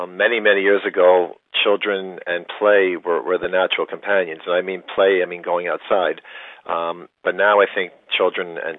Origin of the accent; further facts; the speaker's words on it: Fort Lee, New Jersey, United States; Well, growing up as a child, I grew up in Fort Lee, New Jersey, and I lived right over the George Washington Bridge, minutes away from New York City.